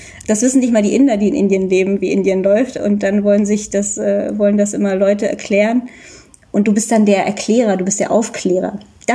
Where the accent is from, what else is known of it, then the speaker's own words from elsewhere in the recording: Germany; ich bin ja auch Deutsche und habe halt indische Eltern.